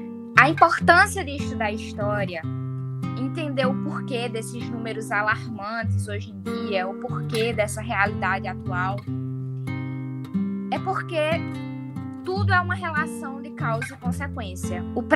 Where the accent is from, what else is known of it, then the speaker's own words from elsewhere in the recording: Northeast Brazil, Brazil; enquanto nordestinos e nordestinas